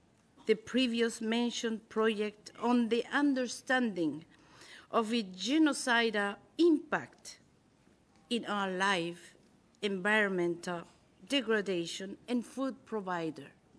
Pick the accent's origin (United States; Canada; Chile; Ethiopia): Chile; Valparaíso; We, as indigenous people, we are facing threats from the Chilean government failing in the free, prior, informed consent.